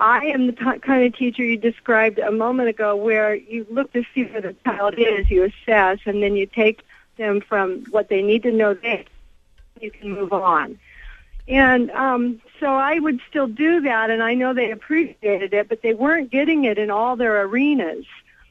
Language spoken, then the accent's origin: English; California, United States; now in Oregon, United States; I'm new to Oregon by 6 years now, and I came from California, from Silicon Valley.